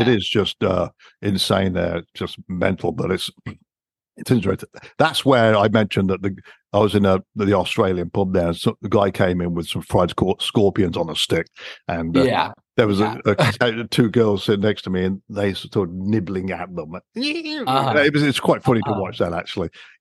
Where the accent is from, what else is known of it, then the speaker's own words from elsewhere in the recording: England, United Kingdom; when I grew up in England